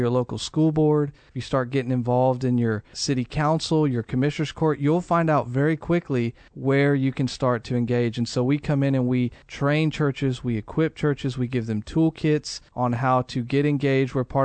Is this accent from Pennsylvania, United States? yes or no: no; Texas, United States; I grew up in Deep South Texas. I grew up in a good home.